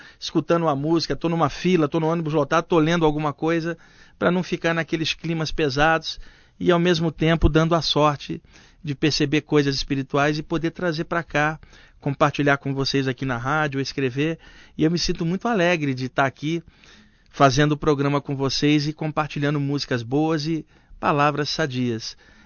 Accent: Rio de Janeiro, Brazil; moved away as an adult; now in São Paulo, Brazil; Eu nasci no Rio, vivi 28 anos no Rio e moro há quase 20 anos em São Paulo.

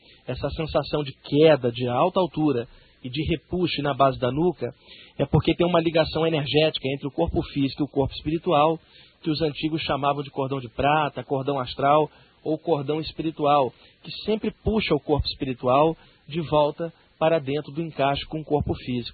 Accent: Rio de Janeiro, Brazil; moved away as an adult; now in São Paulo, Brazil; eu tenho atualmente 42 anos. Eu sou carioca, moro em São Paulo desde 1989.

